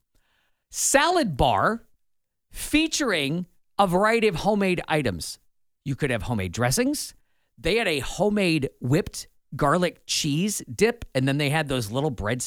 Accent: Iowa, United States; I grew up in Southeast Iowa. Would vacation in Southern Wisconsin. My mom's from there.

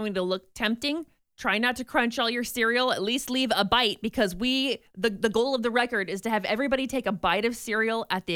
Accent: United States; I have never waited for chocolate to melt on my tongue before. I'm an American.

